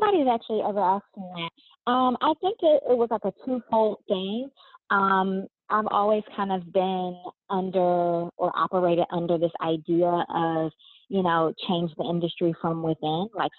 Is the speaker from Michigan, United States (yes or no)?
yes; Detroit, Michigan, United States; So like, I'm from Detroit, and Detroit is kind of like, Detroit used to be like that elitist community.